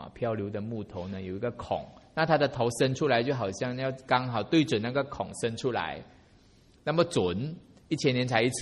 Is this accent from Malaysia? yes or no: yes; Sabah, Malaysia; moved away; 大家有听过沙巴吗？神山那个地方啊，啊，我家乡就在那边。